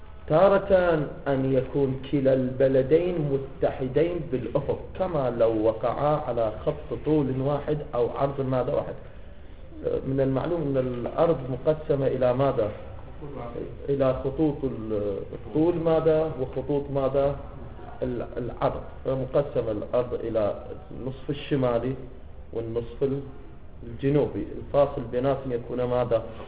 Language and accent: Arabic; Iraq; عندنا بلدنا العراق